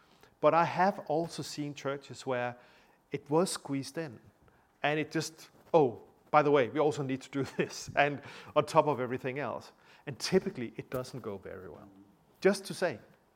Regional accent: Denmark; accent: Danish; English is a second language; because of my heavy Danish accent or things like

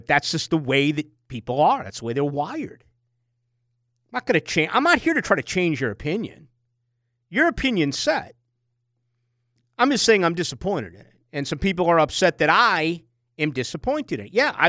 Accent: Boston, Massachusetts, United States; I grew up in Boston. That was like the prize school.

